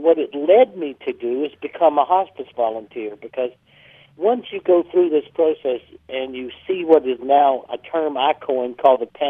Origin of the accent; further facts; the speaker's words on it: South Carolina, United States; because I'm from South Carolina and everybody goes to hell down here.